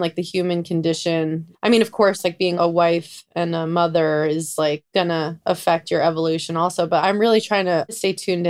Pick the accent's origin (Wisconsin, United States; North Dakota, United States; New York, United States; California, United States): New York, United States; I had Black friends. You know, I loved growing up in New York, being around a diverse group of people.